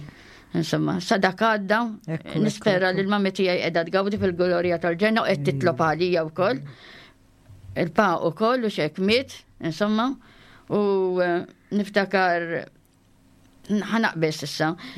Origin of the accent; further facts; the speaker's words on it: Mosta, Northern Region, Malta; Jiena mill-Mosta, ġifieri twelit fil-1942.